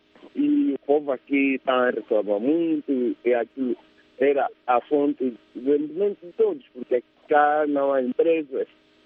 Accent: Maquela do Zombo, Uíge, Angola; E eu, na verdade, moro em Luanda. Fico a passar o Natal, porque a parte da minha família mora cá em Matéria de Zomo. E é a minha terra natal também.

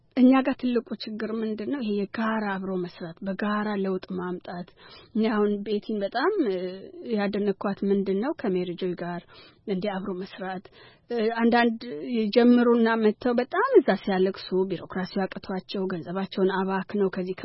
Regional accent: Chencha, South Ethiopia, Ethiopia; ጨንቻ ነው ተወልጄ አደኩት መብራት በሌለበት መኪና ብዙ በማይገባበትና ውሃ ከጉርጓድ ነው የምንቀዳ ወንዝ ሄደን ነው የምናጠውና

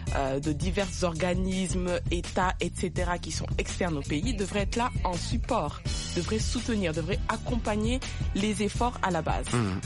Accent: Grenoble, Auvergne-Rhône-Alpes, France; Je suis née, j'ai grandi à Grenoble.

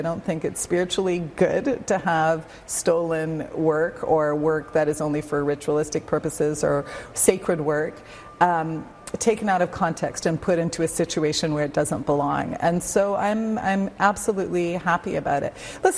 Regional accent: South Africa; as a South African myself, it's obviously a critical issue for me personally

